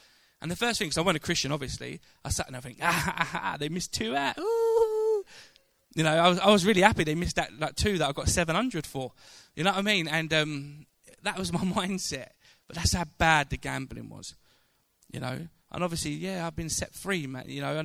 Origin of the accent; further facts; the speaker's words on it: Thamesmead, London, United Kingdom; I grew up in Thamesmead, which is southeast London, but it's a bit further down. It's borderline Kent in some scenarios.